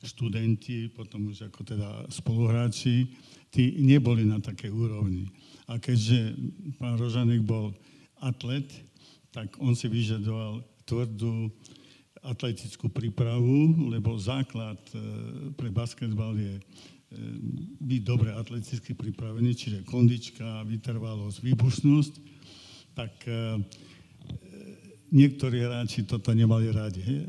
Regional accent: Košice, Košice Region, Slovakia; prišiel som z Košic, kde som robil tiež atletiku, basketbal, aj hokej, aj iné športy.

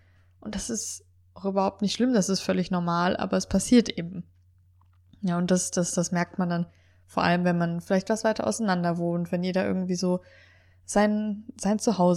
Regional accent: North Rhine-Westphalia, Germany; Weil ich bin schon öfter umgezogen und die meisten wohnen eigentlich noch in Westdeutschland, in der Kölner Region, auch da, wo ich aufgewachsen bin oder eben auch, wo ich studiert und am Anfang gearbeitet habe. Und jetzt hier in Bayern

